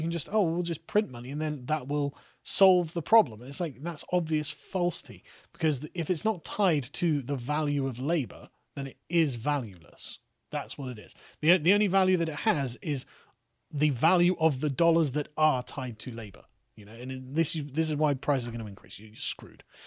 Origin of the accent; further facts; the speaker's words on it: United States; If given a few years, both the UK and France become more base than my home country of the US, I just have to ask how.